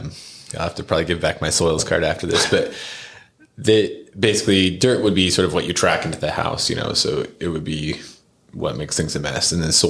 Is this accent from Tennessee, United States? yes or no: no; Portland, Oregon, United States; So I grew up in Portland, Oregon.